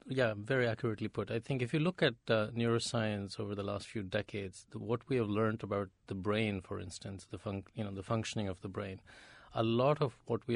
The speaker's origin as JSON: {"language": "English", "country": "India", "tie": "born or raised there", "said": "I grew up in India where the religions are very, very concerned about the nature of the self."}